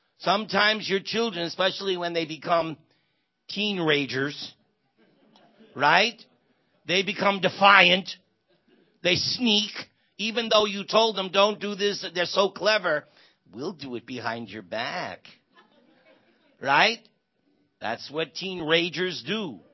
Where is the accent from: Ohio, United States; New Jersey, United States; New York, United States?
New York, United States; I cannot say I'm going back to India. No. I come from New York. Forget about it. If I say I'm going back home, back to New York, that makes sense.